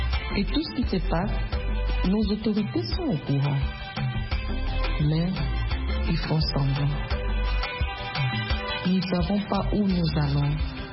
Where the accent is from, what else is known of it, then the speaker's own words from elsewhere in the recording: Katanga, DR Congo; intervenir pour nous en tant que Congolais, plus en tant que Katangais.